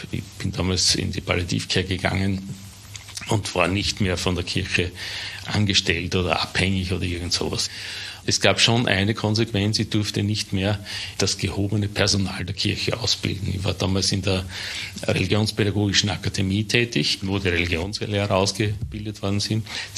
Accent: Burgenland, Austria; ich bin ein Burgenländer und ein Burgenländer haben manche noch sehr große Familien, auch ich hatte eine Großfamilie

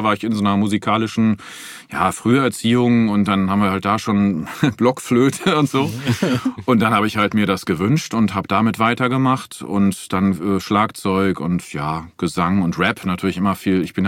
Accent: North Rhine-Westphalia, Germany; ich komme aus Mahlenberg, ist ein ganz kleiner Ort.

